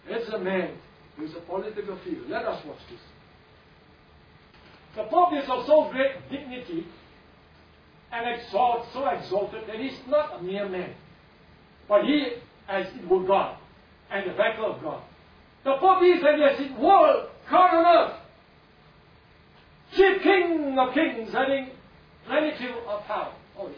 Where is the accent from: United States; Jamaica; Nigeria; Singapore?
Singapore; Right, but now the world has become more Americanized, so being Singaporean, I don't speak English anymore, actually, I speak American.